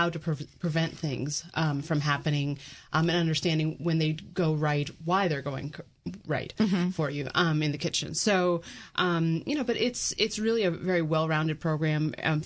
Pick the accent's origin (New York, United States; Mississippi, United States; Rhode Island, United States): New York, United States; I'm originally from New York.